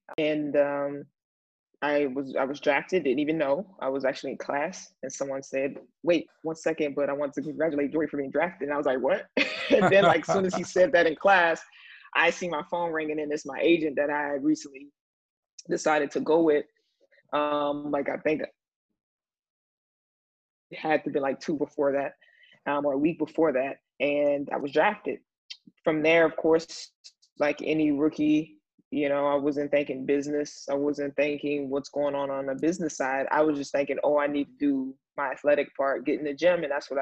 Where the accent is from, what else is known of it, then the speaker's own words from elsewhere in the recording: Harvey, Louisiana, United States; I'm born and raised in New Orleans, actually on the West Bank, so Harvey, Louisiana, specifically, right outside of New Orleans.